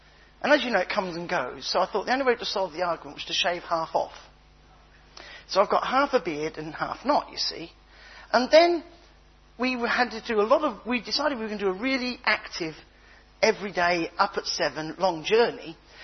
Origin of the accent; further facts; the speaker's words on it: United Kingdom; Back to being British again. Every other language, they'd say good morning, but because we're not sure if we should or not, we sort of go